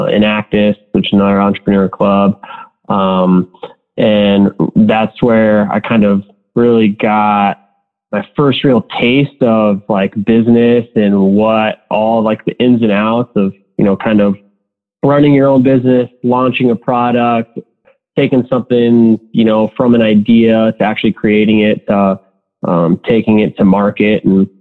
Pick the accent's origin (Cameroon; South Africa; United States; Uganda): United States; Iowa; So I'm originally from Northwest Iowa.